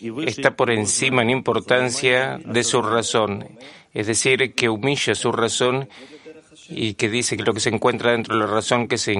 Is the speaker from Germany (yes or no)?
yes; Germany; Spanish is a second language; de Alemania